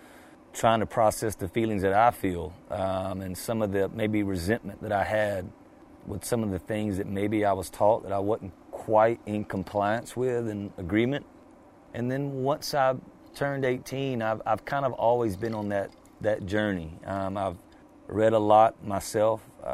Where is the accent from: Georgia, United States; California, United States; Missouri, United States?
Georgia, United States; I grew up in the Bible Belt in southern Georgia, and I grew up, you know, going to the Baptist church.